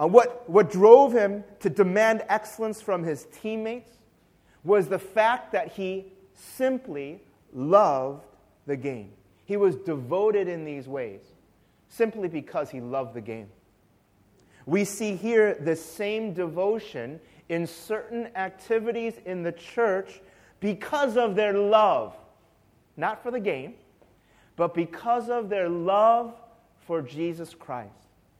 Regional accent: Chicago, Illinois, United States; especially from my hometown Chicago sports teams. And so I grew up in my formative years as a Michael Jordan fanatic

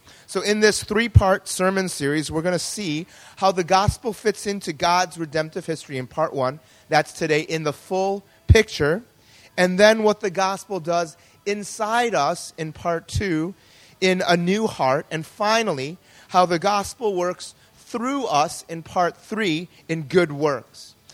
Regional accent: United States; I grew up in the United States. I'm an American-born Korean, and I grew up going to a Korean-American church.

